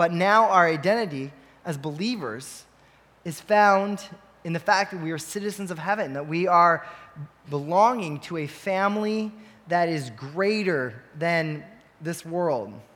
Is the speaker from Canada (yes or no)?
yes; Canada; or me, I'm Canadian